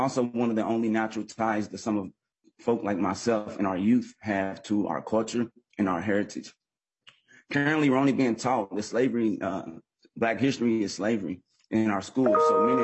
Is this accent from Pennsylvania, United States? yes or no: no; Louisville, Kentucky, United States; now in Minneapolis, United States; I am a transplant from Louisville, Kentucky. I reside in Elliott Park neighborhood, and I also own property and am a landlord in North Minneapolis.